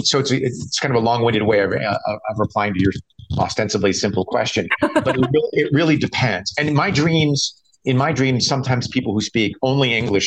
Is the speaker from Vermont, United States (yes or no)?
yes; Vermont, United States; also born or lived in Paris, France; So I grew up half in Vermont, half in Paris, and my dad ran the Middlebury College language schools.